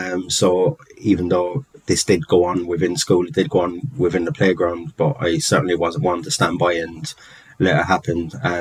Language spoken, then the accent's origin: English; London, United Kingdom; being Irish and growing up in London